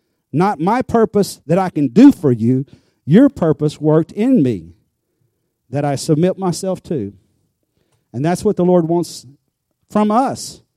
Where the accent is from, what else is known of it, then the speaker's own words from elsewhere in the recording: United States; And, I'm from America. I'm thinking, sure, some people aren't Christians, but, this is America.